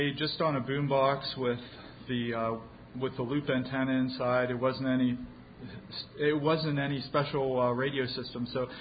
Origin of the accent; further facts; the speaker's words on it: Pennsylvania, United States; but the signals weren't too good because I'm from Western Pennsylvania, and the signal from the very tip of Maine wasn't great into Western PA.